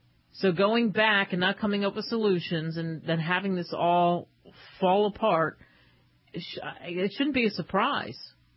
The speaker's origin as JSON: {"language": "English", "country": "United States", "said": "You know, I always pinch myself that I'm an American."}